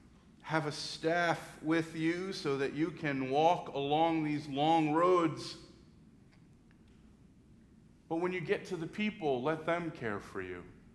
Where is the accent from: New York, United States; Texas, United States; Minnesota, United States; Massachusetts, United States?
New York, United States; New York City; as a young African-American male growing up in New York City in the late 80s and early 90s.